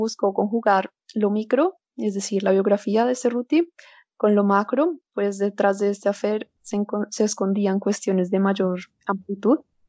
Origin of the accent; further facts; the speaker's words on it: Colombia; moved away as an adult; now in Italy; yo crecí en Colombia, pero toda mi formación profesional la he realizado en Italia y es donde actualmente resido.